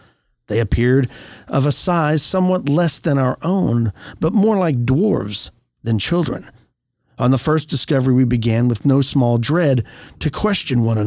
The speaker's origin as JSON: {"language": "English", "region": "Texas", "country": "United States", "said": "I, you know, I'm a Texan. You're going to have to let it go."}